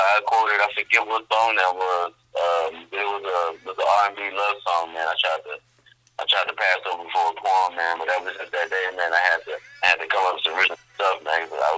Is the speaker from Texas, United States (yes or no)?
yes; Houston, Texas, United States; I'm from here, man. I'm from Houston, Texas, man. I grew up in an area called the West End